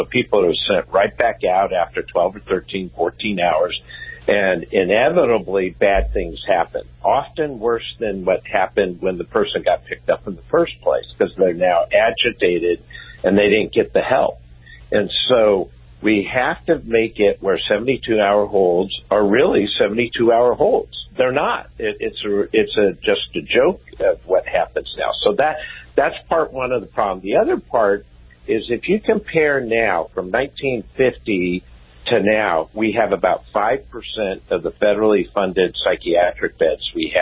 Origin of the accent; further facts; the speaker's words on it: Texas, United States; like in Texas, my home state.